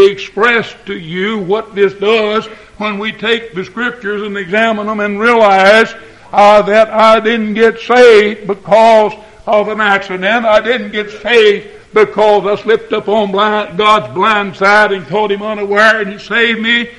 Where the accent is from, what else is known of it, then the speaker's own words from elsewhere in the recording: Tennessee, United States; born there; Folks, I was born in Montgomery County, Tennessee, on April the 24th, 1930.